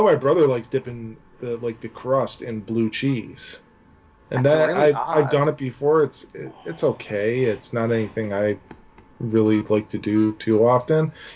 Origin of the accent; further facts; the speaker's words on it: New York, United States; So, as a New Yorker, ranch on pizza, I can't get behind that.